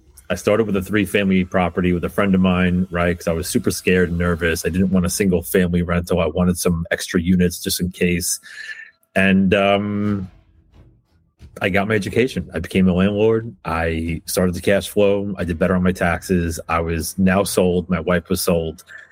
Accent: New York City, New York, United States; Yeah. So, Tony, listen, I'm from the New York City area.

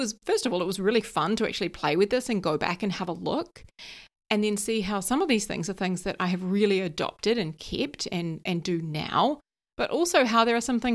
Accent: New Zealand; now in London, United Kingdom; how I moved from New Zealand to London and, you know, had a rough time of it

